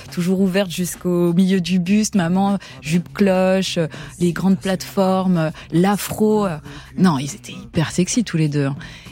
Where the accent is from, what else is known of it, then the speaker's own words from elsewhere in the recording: Kigali, Rwanda; born there; Je suis née donc en Afrique. Et mes parents, quand ils sont rencontrés, ils avaient un lieu qui s'appelait l'Auberge des Mille Collines.